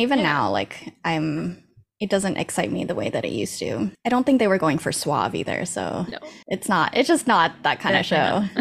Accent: Bangkok, Thailand; also born or lived in Indonesia; I was growing up, at least at the time of all of this, would have been Indonesia and Bangkok, Indonesia and Thailand. And so that's Asia.

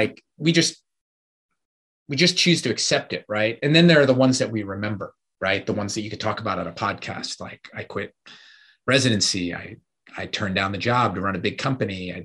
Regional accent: Cleveland, Ohio, United States; I grew up in Cleveland, Ohio.

